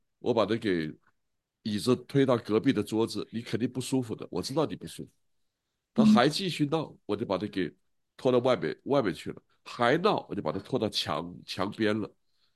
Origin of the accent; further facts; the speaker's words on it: China; 我们在中国大陆出生、成长、洗脑